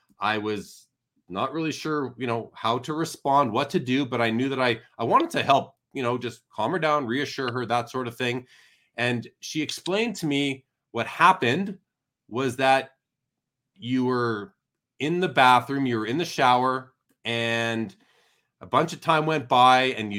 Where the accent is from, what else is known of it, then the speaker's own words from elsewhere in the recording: Winnipeg, Manitoba, Canada; I'm originally from Winnipeg